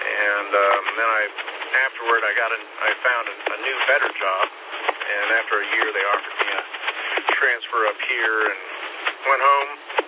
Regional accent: California, United States; I grew up in the San Francisco area with a 6 call. Got it there when I was in high school.

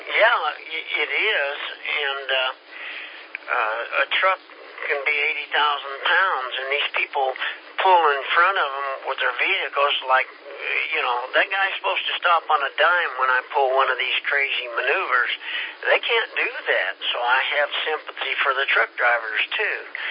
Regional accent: Kansas, United States; And I hope it stays that way because we're from Kansas, and I always wanted to live out in the country a little bit.

